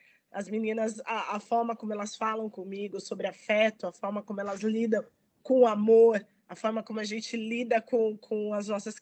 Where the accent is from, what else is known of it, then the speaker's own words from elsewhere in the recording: São Caetano do Sul, São Paulo, Brazil; Eu sou uma mulher preta retinta, para quem está aí assistindo. Então, eu fui criada aqui em São Caetano do Sul, que é uma cidade que tem uma imigração italiana muito forte, muito pesada.